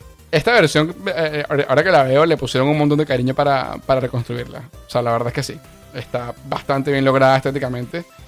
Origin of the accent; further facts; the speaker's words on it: Venezuela; porque somos venezolanos